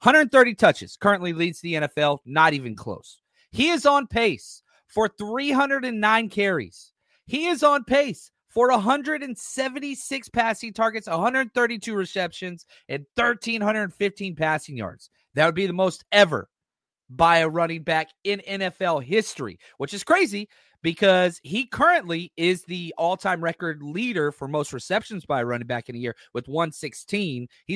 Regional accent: the South, United States; Oh man, dude, I grew up in the South, man.

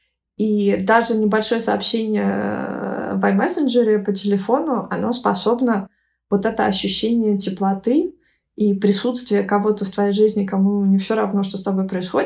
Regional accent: Tula, Tula Oblast, Russia; Я не бежала из Тулы, я скорее просто ехала туда, где мне будет неплохо, и мне было интересно познать мир.

